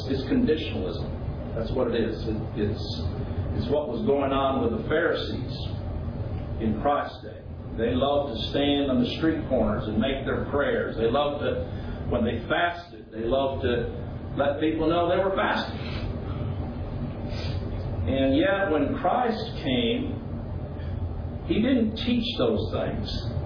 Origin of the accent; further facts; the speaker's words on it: Chad; In the country I grew up in Chad, Africa, they would take hides and make containers for water and other things that you carried over your shoulder.